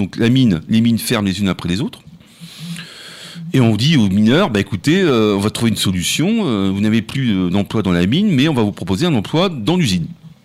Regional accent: Hauts-de-France, France; Je viens du département du Nord et je peux vous dire que le charbon, c'était quelque chose en Nord.

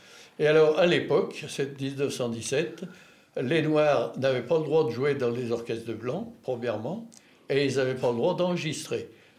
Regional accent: United Kingdom; accent: English; French is a second language; votre patience infinie pour mon épouvantable accent anglais.

